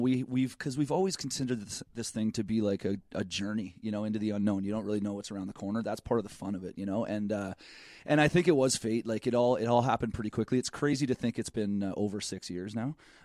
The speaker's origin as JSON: {"language": "English", "country": "Canada", "said": "I'm Canadian."}